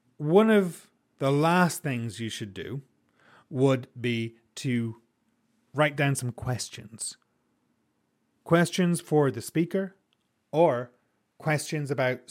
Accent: Ireland; I try to think about places in my home country that could benefit from something like this. For instance, there's a river in Ireland called the Shannon.

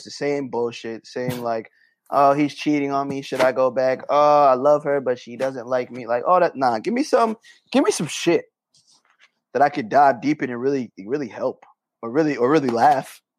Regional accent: Brooklyn, New York, United States; Look. I'm from Clinton Hills, and I hated

